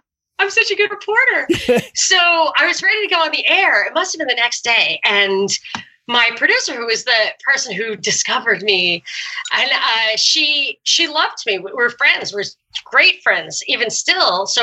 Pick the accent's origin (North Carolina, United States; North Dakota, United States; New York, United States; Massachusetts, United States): New York, United States; I'm from New York and I knew people who died on 9/11